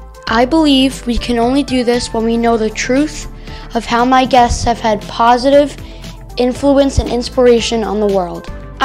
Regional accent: Long Island, New York, United States; born there; My mom is Irish. She came to live here legally when she was 25 years old, all by herself. I was born on Long Island

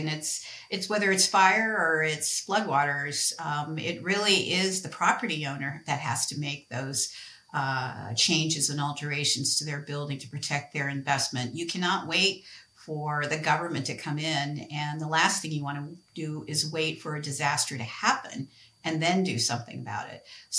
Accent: Lodi, California, United States; Oftentimes communities as my hometown of Lodi that I live in now, were established because of major movements, major historical movements, the rail lines, the railroad coming into California, established our community.

